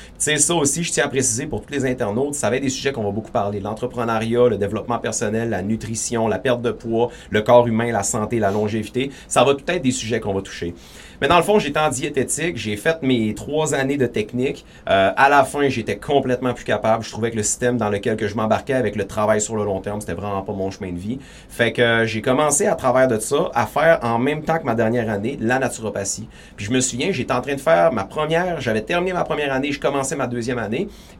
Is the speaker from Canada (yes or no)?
yes; Saguenay, Quebec, Canada; Sauf que moi, dans le fond, je viens du Saguenay.